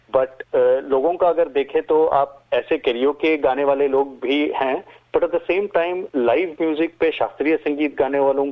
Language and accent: Hindi; Mumbai, Maharashtra, India; first language Kannada; Hindi is a second language; now in Australia; मेरे माता पिता कर्नाटक से आते हैं। सेंट्रल कर्नाटका में राणे बेलूर करके एक जगह है, वहां से आते हैं। पर मैं और मेरी दीदी, हम पूरी तरह बॉम्बे में ही पले बड़े हैं, पर घर में कन्नड़ा ही बोलते हैं, तो थोड़ा कल्चरली टच है कर्नाटका का।